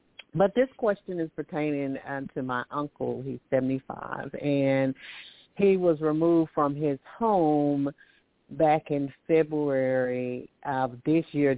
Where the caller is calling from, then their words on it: Alabama, United States; I'm calling from Alabama.